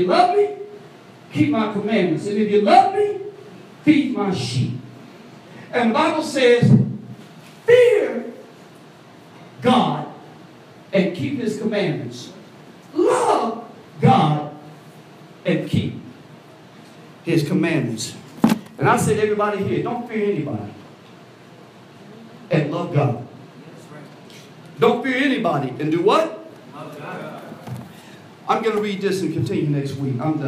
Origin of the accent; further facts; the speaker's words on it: Chicago, Illinois, United States; I'm from Chi-Town.